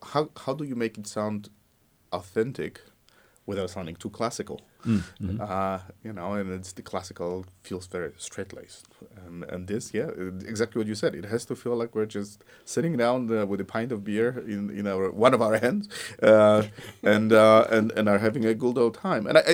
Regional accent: Poland; when I was growing up in Poland, you know, there's few composers that are world renowned

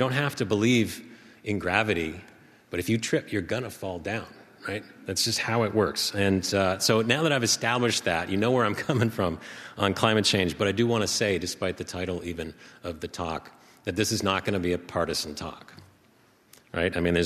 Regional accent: Maine, United States; This is the first time I've spoken formally in my home state. So I'm tickled to be here. I've got family here.

